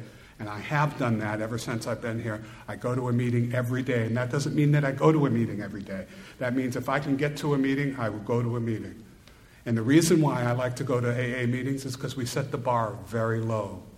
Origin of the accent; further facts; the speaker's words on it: Lynn, Massachusetts, United States; born there; But I was born in Lynn, and in Lynn, Massachusetts